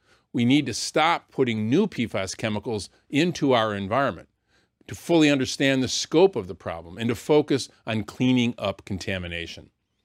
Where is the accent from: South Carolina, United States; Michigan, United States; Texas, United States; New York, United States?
Michigan, United States; Many of them are in my home state of Michigan.